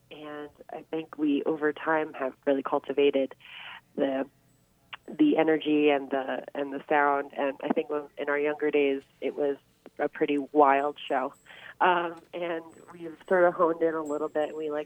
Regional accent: New York, United States; so just a little bit upstate, which is closer to where we're from. We grew up in the Catskill Mountains, so it's a little bit more like home for us

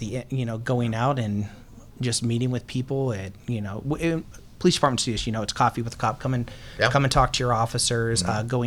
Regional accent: Tucson, Arizona, United States; In Tucson, Arizona.

